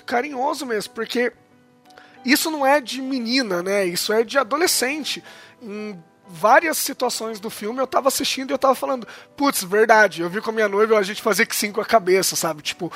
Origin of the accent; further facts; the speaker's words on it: São Paulo, Brazil; now in Londrina, Brazil; Sou paulista, mas também não sou um batubense como a galera de lá. Então hoje em dia eu sinto que eu não sou de lugar nenhum, assim.